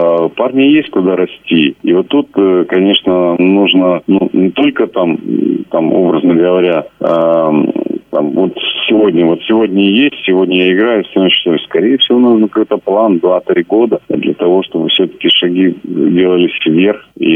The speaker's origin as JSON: {"language": "Russian", "town": "Perm", "region": "Perm Krai", "country": "Russia", "said": "потому что я прям пермяк-пермяк."}